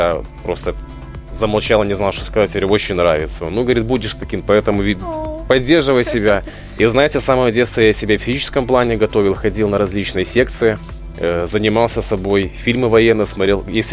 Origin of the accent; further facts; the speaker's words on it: Gomel, Gomel Region, Belarus; в родной город Гомель, где до сих пор служу на военно-транспортном факультете.